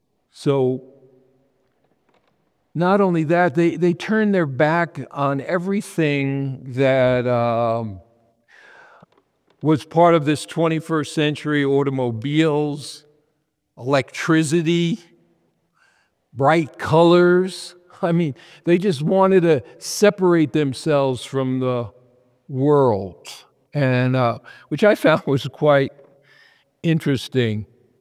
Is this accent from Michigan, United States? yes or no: no; New York, United States; And I'm going, you know, I'm from New York.